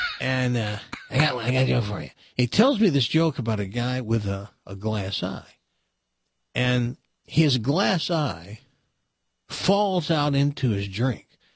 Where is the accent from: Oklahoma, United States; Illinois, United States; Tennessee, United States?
Tennessee, United States; I'm from Tennessee, Hickville.